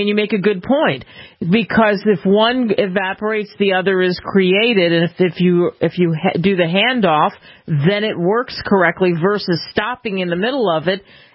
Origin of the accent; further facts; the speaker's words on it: Pennsylvania, United States; growing up outside of Philly, I mean, you just needed a couple inches and the schools were closed.